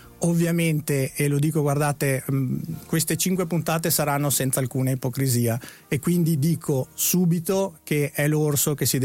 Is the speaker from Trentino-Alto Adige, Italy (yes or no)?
yes; Trentino-Alto Adige, Italy; io da trentino sono fiero di quello che hanno fatto i trentini